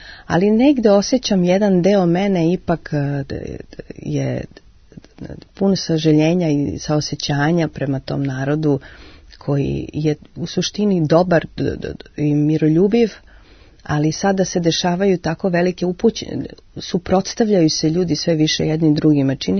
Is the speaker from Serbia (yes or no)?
no; Netherlands; jer ja također dolazim iz Holandije.